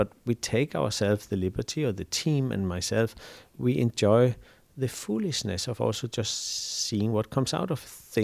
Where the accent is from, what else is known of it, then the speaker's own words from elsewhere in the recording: Denmark; now in Berlin, Germany; I'm based in Berlin. I'm originally from Denmark and Iceland. I grew up in Denmark, really, born by Icelandic parents. And I've been in Berlin, I think, now for 25 years.